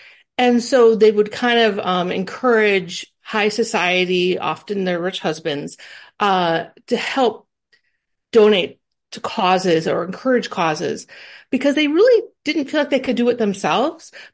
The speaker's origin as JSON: {"language": "English", "region": "Midwest", "country": "United States", "said": "I'm from the Midwest, so we're naturally polite."}